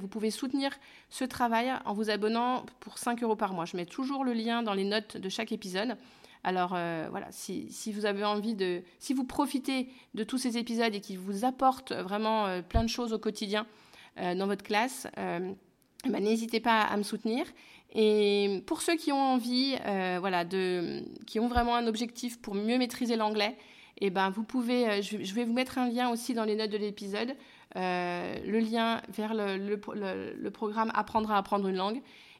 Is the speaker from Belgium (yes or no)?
no; France; je suis française et que j'apprends l'anglais que depuis 2 ans et demi.